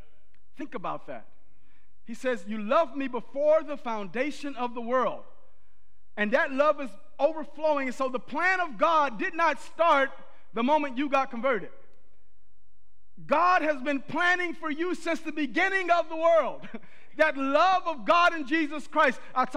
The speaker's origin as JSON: {"language": "English", "region": "Texas", "country": "United States", "also_born_or_lived": "Kazakhstan / Utah", "said": "I told him how my wife and I, we're both from Texas, and we've lived in many different places. We lived in Kazakhstan. We lived in Utah. And we were moving to California"}